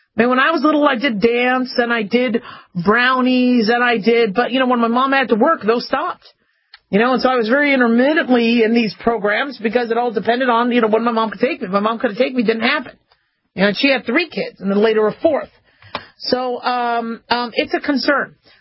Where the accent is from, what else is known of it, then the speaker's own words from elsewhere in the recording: Phoenix, Arizona, United States; also born or lived in Las Vegas, Nevada; Now, true, I grew up in Phoenix and Vegas, so, you know, you sweat a lot. The weather was hot.